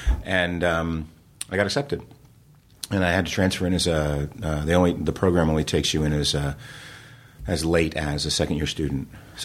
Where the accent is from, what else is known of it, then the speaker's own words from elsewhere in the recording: New Jersey, United States; I grew up in New Jersey. I was doing theater